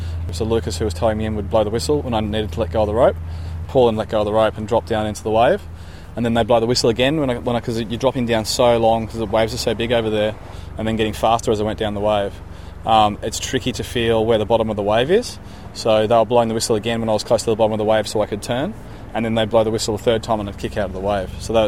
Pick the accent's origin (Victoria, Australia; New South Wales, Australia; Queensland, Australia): New South Wales, Australia; Narrabeen; Growing up in Narrabeen on the northern beaches of Sydney